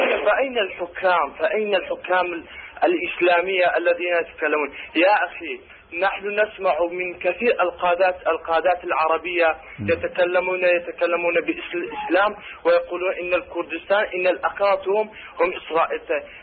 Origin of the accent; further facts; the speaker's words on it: Kurdistan Region, Iraq; Arabic is a second language; احنا من كردستان العراق، احفاد صلاح الدين ايوبي.